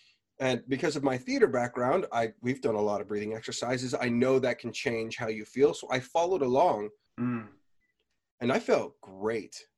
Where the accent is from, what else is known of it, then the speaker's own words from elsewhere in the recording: United States; as you know, I am American, I didn't read about the advanced course.